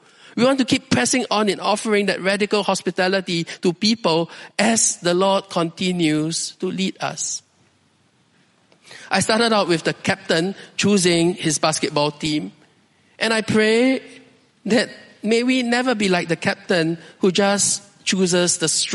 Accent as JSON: {"language": "English", "country": "Singapore", "said": "Then I say, no, I'm Chinese. Which part of China? I say, no, I'm a Singaporean."}